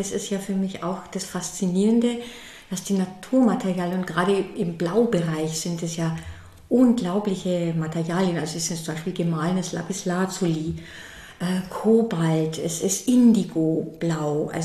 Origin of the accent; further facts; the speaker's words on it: Berchtesgaden, Bavaria, Germany; born there; now in Würzburg, Germany; Und ich bin in Oberbayern geboren, in Berchtesgaden, und lebe aber jetzt im schönen Würzburg am Main.